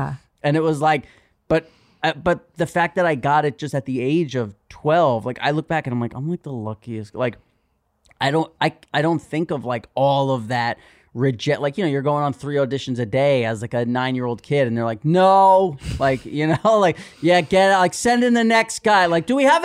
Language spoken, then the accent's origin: English; New York City, New York, United States; It's another thing about growing up in New York City.